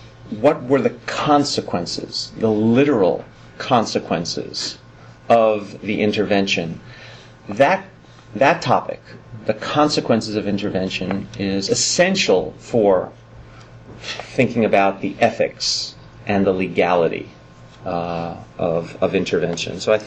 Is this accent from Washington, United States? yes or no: no; New York, United States; So as I'm originally from New York